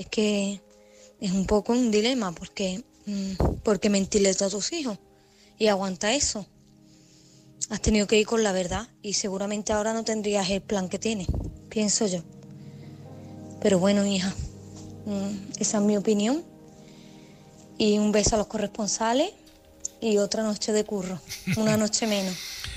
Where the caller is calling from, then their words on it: Málaga, Andalusia, Spain; corresponsal de Málaga.